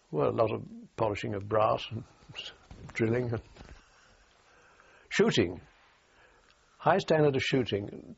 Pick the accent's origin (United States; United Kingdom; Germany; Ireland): Ireland; Dublin; What I'm trying to say is I'm still an Irishman, although I was born British.